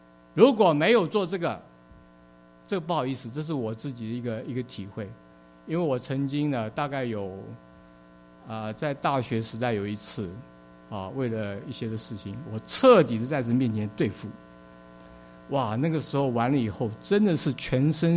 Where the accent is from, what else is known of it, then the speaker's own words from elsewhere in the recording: Taiwan; 因为我在台湾出生，我在台湾长大